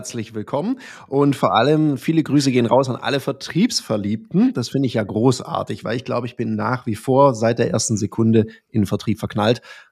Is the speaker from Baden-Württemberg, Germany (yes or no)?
yes; Stuttgart, Baden-Württemberg, Germany; born there; ist jetzt nicht so ein urschwäbischer Name aus Süddeutschland. Da bin ich geboren in Stuttgart. Ich bin halb Ägypter.